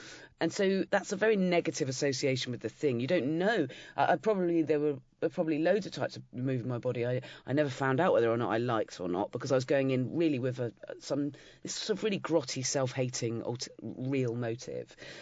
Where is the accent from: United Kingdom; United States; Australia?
United Kingdom; South West England; now in London, United Kingdom; I grew up in Dorset